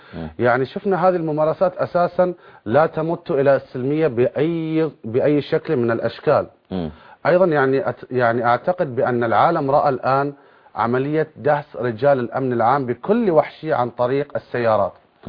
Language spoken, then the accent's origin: Arabic; Bahrain; إحنا كشعب بحريني